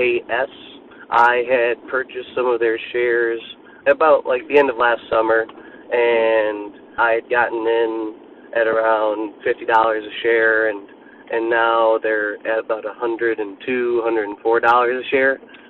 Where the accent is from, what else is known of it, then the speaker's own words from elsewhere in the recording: Wisconsin, United States; I'm from Wisconsin.